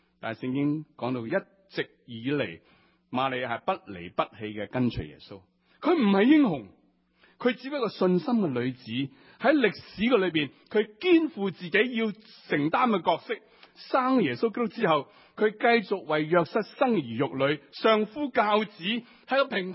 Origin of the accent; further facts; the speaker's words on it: Hong Kong; 其实似我们香港人喜欢喝茶